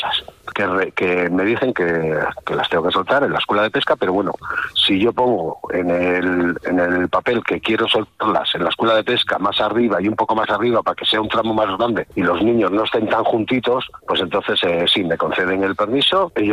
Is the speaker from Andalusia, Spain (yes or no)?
no; Yurreta, Basque Country, Spain; Tenemos en el río Ibaizábal, el de Yurreta, que yo soy de Yurreta.